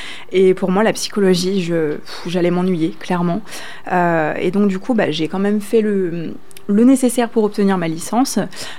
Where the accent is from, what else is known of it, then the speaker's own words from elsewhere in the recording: Saint-Marcellin-en-Forez, Auvergne-Rhône-Alpes, France; j'ai grandi dans la Loire, hein, pas du tout en Occitanie pour le coup, pas du tout dans le Lot. J'ai grandi à Saint-Marcelin-en-Forêt, enfin d'abord à Sorbier-Saint-Marcelin-en-Forêt, avec mes parents. Et puis après, à la séparation de mes parents, j'ai déménagé, etc. J'avais 7 ans.